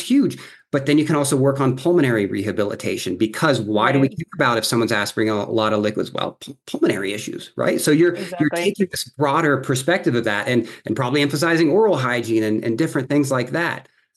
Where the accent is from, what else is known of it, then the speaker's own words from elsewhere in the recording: Morgantown, West Virginia, United States; I'm from West Virginia originally. And so just very different culture. And I was from Morgantown. And so that's the university town, and it's the relative melting pot of the state.